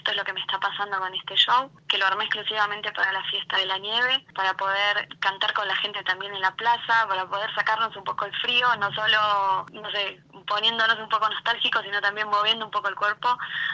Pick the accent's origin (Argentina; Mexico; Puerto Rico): Argentina; seguimos siendo argentinos